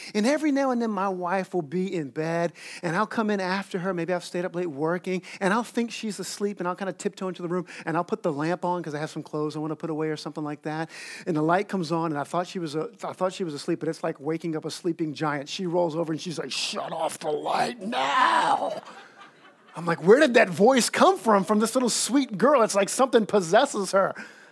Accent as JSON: {"language": "English", "region": "Gulf Coast", "country": "United States", "tie": "born or raised there", "said": "I grew up swimming on the Gulf Coast, and, you know, it was pretty salty, that water."}